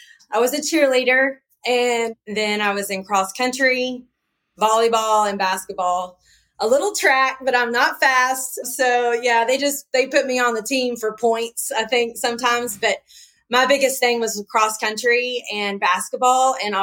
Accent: Denison, Texas, United States; born there; And I was born in Denison, Texas.

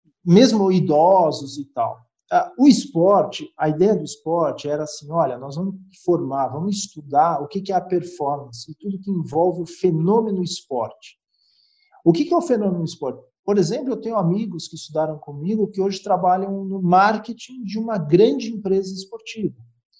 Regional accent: São Paulo, Brazil; porque eu sou de São Paulo.

